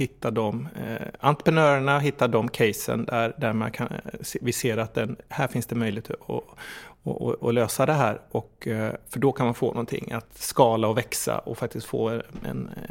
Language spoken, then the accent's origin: Swedish; Gothenburg, Västra Götaland County, Sweden; Jag kommer ju från Göteborg.